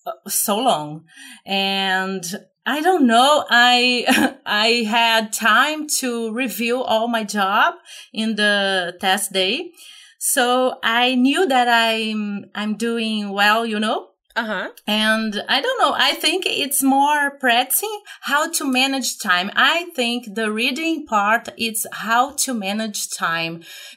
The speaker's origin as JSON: {"language": "English", "country": "Brazil", "second_language": "English", "said": "I'm from Brazil, and I did my last IELTS test on the June 3rd."}